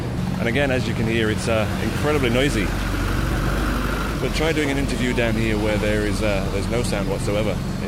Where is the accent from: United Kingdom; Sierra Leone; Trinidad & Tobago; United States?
United Kingdom; England; I'm from England, but our radio station is here in Malaysia.